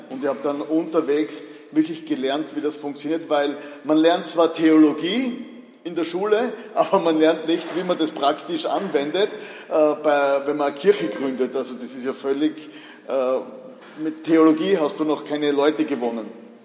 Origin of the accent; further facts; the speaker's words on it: Leutschach, Styria, Austria; ich komme aus Leutschach, das ist das andere Ende von der südsteirischen Weinstraße, 500 Einwohner und mein Elternhaus ist 3 Kilometer außerhalb von diesem Dorf und was ich sehr schnell bemerkt habe, es ist furchtbar langweilig.